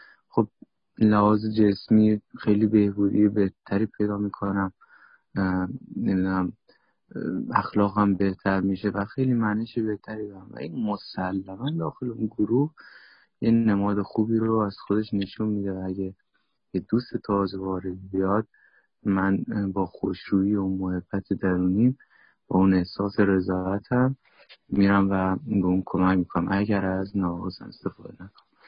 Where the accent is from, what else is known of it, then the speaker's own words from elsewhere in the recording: Iran; moved away; یه روزی مصرف کننده مواد مخدر بودم تو پارک خونه اون ایران بودم، شهر خودمون، ادام میشد.